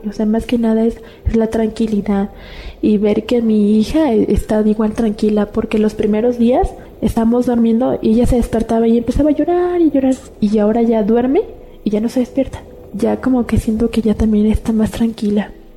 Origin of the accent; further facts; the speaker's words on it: Cosamaloapan, Veracruz, Mexico; born there; Tengo 21 años. Yo nací en Cosamaloapan, Veracruz.